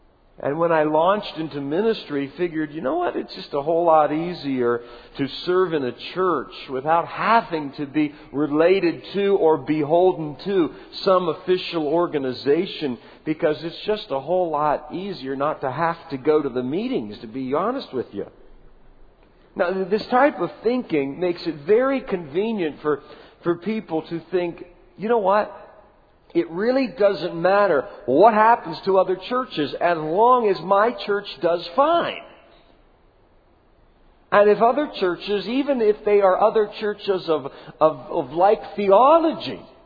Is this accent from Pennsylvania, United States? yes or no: no; Canton, Ohio, United States; I grew up in Canton, Ohio, just down the street from Akron.